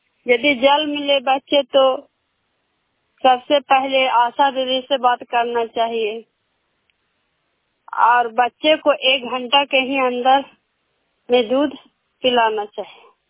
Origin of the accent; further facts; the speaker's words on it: Sakri, Bihar, India; सकरी पंचायत से बोलती हूँ, जिला ललंदा के रहने वाली हूँ